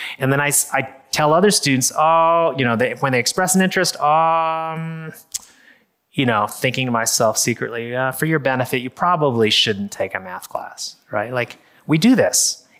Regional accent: United States; I am Chinese. I'm Chinese American. So I don't speak Chinese, but I even when I ask for that menu

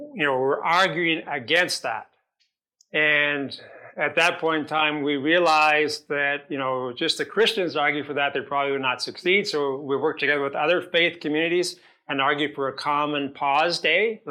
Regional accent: Ottawa, Ontario, Canada; I'm from Ottawa

